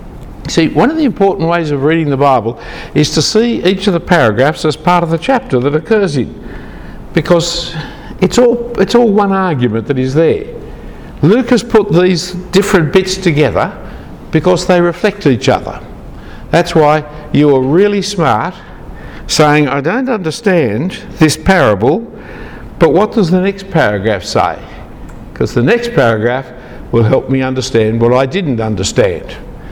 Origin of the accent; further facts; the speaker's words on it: Sydney, New South Wales, Australia; If you really ask me, I'm not an Australian, I'm a New South Welshman. If you really ask me, I'm not a New South Welshman, I'm a Sydney cider.